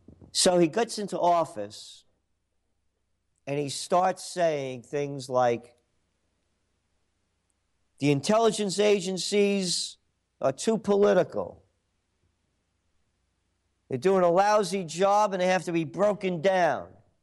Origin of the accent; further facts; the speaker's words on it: Bronx, New York, United States; When I grew up in the Bronx, it was Olinville. That was our thing. And Woodbine, and Greenwood, when we moved to Yonkers.